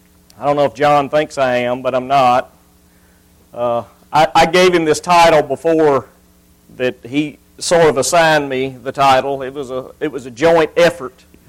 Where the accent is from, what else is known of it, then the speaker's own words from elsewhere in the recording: Alabama, United States; I can't pronounce some of these Hebrew words because I'm from Alabama